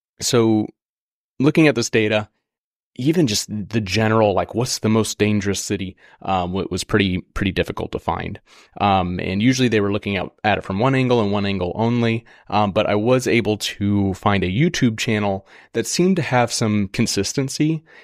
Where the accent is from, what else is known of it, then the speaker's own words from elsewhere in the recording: Missouri, United States; also born or lived in St. Louis, United States; So I am from Southern Missouri. I lived in St. Louis for 9 years.